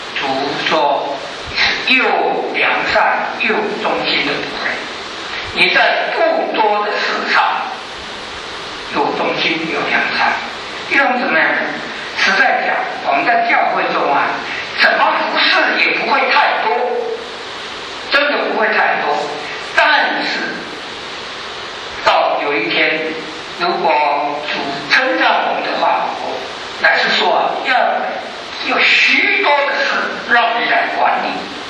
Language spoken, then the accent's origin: Chinese; China; 我们中国人呢、啊，每到年底就要开始算账，好好算账